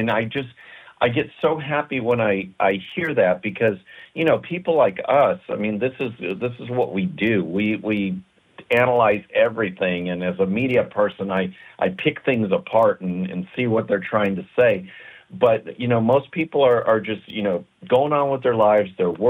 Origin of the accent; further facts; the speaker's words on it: Chicago, Illinois, United States; You know, I grew up in Chicago, the son of a steel worker